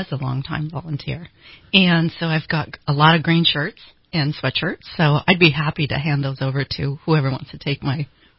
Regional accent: California, United States; now in Redding, United States; No, I grew up in the San Francisco Bay Area.

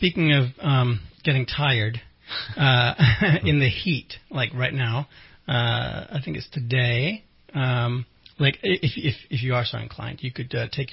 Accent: Amsterdam, North Holland, Netherlands; also born or lived in England / Los Angeles, United States; See, I was born in England, grew up in Amsterdam, spent 25 years in L.A.

